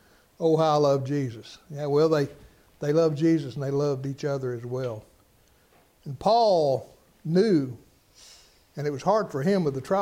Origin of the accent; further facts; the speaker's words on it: Kentucky, United States; Now, I grew up in Kentucky, and when I read that first time, I thought that "you all" was talking about the elders.